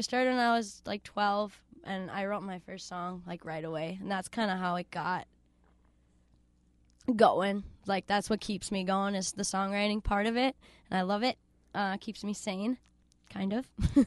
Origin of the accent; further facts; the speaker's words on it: Hermantown, Minnesota, United States; Yeah, I'm from the Sticks, kind of by Hermantown up there in the woods.